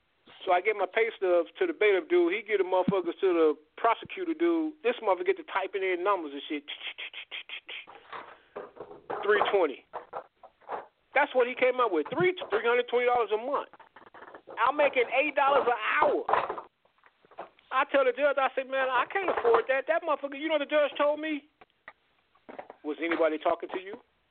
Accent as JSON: {"language": "English", "town": "Gary", "region": "Indiana", "country": "United States", "tie": "born or raised there", "said": "I am from Gary, Indiana. I was born and raised."}